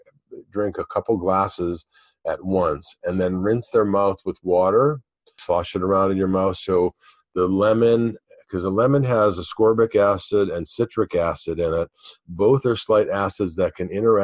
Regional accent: Michigan, United States; now in California, United States; I mean, I grew up in Michigan, so it was much more definitive seasons.

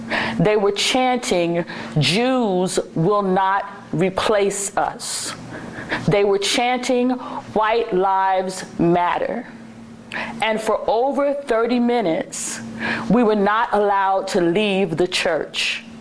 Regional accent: Birmingham, Alabama, United States; I'm from Birmingham, Alabama. This is not the first time I've seen Klan rallies.

